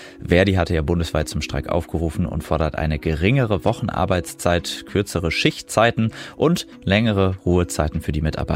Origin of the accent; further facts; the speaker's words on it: Osnabrück, Lower Saxony, Germany; zuletzt auch in meiner Heimatstadt Osnabrück.